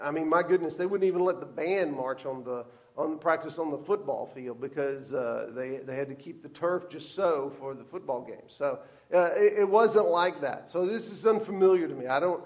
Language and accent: English; Texas, United States; Now, I didn't grow up in a soccer environment. I grew up in East Texas. In East Texas, in the 70s, soccer was something that communists played.